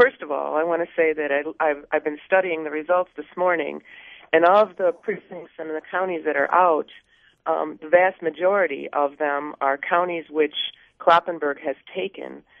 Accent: Wausau, Wisconsin, United States; I hail from Wausau

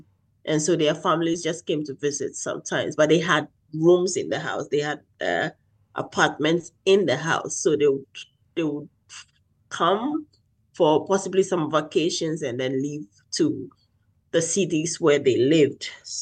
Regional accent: Ghana; English is a second language; I did not live in a nuclear family growing up. In my culture, we have a lot of family members living together in the same house, so I grew up with a lot of cousins

